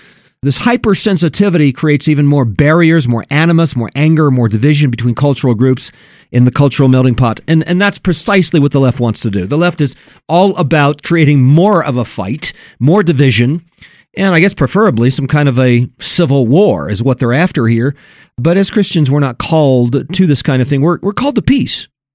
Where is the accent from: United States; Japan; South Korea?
Japan; I grew up in Japan, okay? We grew up eating with hashi